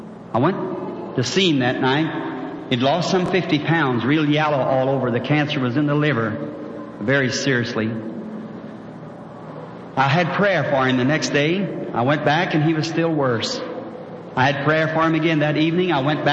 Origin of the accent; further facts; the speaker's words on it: Kentucky, United States; born there; I was born in Kentucky.